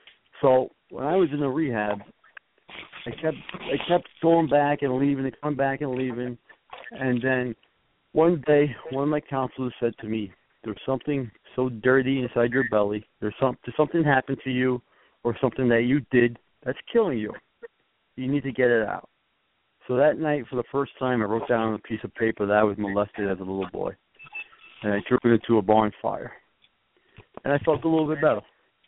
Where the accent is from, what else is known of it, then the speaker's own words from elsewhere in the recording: New York, United States; now in Ohio, United States; I'm from New York originally, and in New York it's a normal name. But where I live in Ohio, nobody could say it at all.